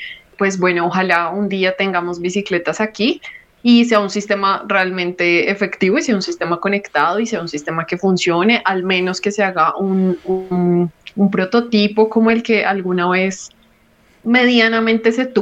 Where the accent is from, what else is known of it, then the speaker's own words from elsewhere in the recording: Bogotá, Colombia; yo que soy bogotana y he vivido toda mi vida en Bogotá